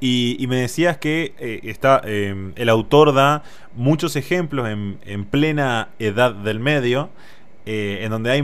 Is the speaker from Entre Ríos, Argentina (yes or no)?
yes; Entre Ríos, Argentina; acá en Entre Ríos, lo que se ve, yo soy de Entre